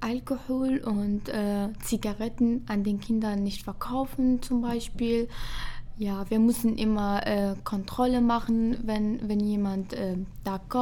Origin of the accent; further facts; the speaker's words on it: Iraq; first language Arabic; German is a second language; Ich bin 24 Jahre alt. Ja, ich komme aus dem Irak und ich rede Arabisch noch, Deutsch auch.